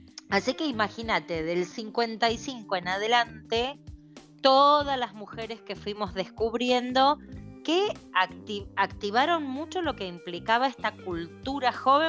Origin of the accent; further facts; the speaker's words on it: Quilmes, Buenos Aires Province, Argentina; las cuatro somos de Quilmes